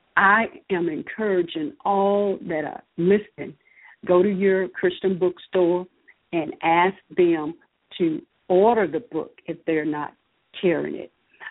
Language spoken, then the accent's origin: English; Crawfordville, Mississippi, United States; out from my hometown, which is Crawfordville, Mississippi.